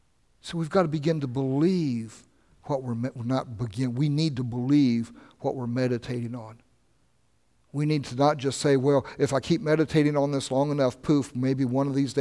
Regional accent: Ohio, United States; We had an apple tree when I was growing up in Ohio, an apple tree out in the backyard

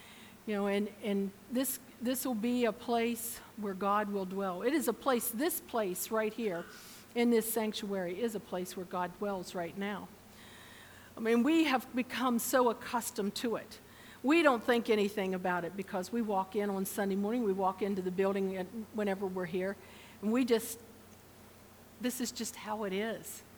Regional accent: Kaiser, West Virginia, United States; also born or lived in Maryland; I grew up in Kaiser, West Virginia, even though I've lived in Maryland all my life. This is where I ran around when I was a teenager.

